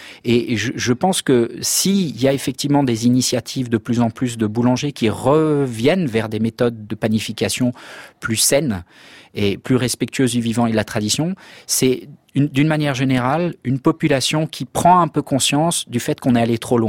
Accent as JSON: {"language": "French", "town": "Annecy", "region": "Auvergne-Rhône-Alpes", "country": "France", "tie": "born or raised there", "said": "J'ai grandi à Annecy."}